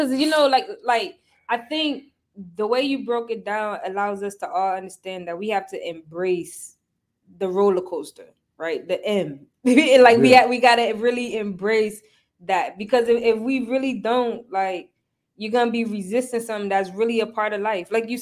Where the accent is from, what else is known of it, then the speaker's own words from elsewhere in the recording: Connecticut, United States; Like, I'm from Connecticut.